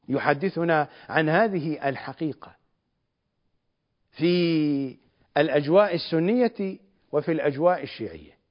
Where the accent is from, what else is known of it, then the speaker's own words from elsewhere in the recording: Najaf, Najaf Governorate, Iraq; كرجال الدين عندنا في النجف